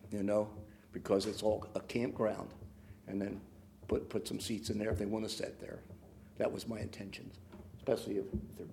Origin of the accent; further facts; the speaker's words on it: Wilmington, Delaware, United States; also born or lived in California; And so all the things they taught me, I brought back home. I'm from Wilmington, Delaware.